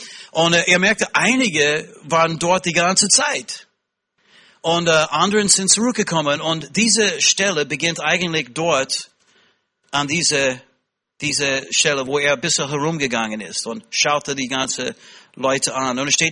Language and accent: German; United States; accent: American; German is a second language; mein Deutsch ist, nicht immer richtig und ich habe tatsächlich einen amerikanischen Akzent.